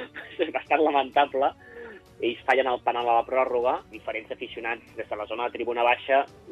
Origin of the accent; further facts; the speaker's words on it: Sabadell, Catalonia, Spain; veuen que soc de Sabadell